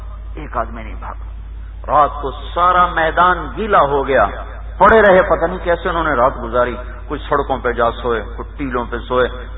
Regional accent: Khyber Pakhtunkhwa, Pakistan; چھوٹا ہمارا صوبہ سرحد اس سے بھی چھوٹا

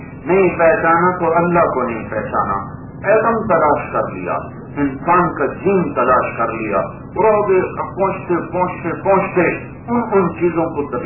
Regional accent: Multan, Punjab, Pakistan; born there; میں نے کب کہا تھا میں پاکستان میں ضلع ملتان میں پیدا ہو جاؤں, میں نے کب کہا تھا کہ میں پنجابی گھر میں پیدا ہو جاؤں

